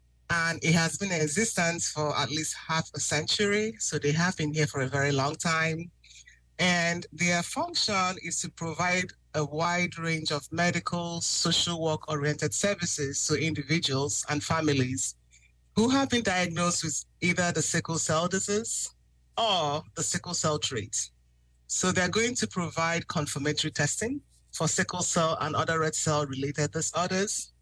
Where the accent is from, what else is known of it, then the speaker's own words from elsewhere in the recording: Nigeria; now in United States; I immigrated to the States from a country that has the highest rate of sickle cell disease.